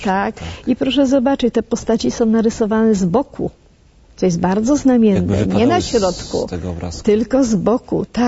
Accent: Gliwice, Silesian Voivodeship, Poland; pochodzę ze Śląska, z Gliwic

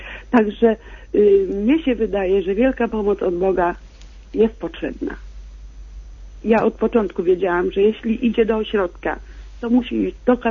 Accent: Legnica, Lower Silesian Voivodeship, Poland; Jestem z Legnicy. Jestem mamą Konrada.

